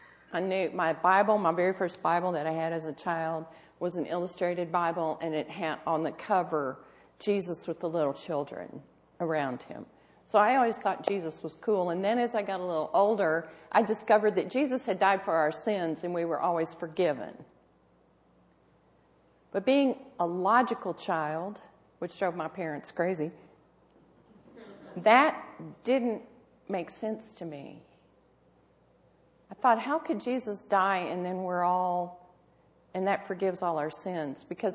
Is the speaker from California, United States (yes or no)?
no; Texas, United States; I grew up in Texas. Born and raised. And spent enough time in other parts of the United States as I was growing up to have, I think, an objective view of being a Texan.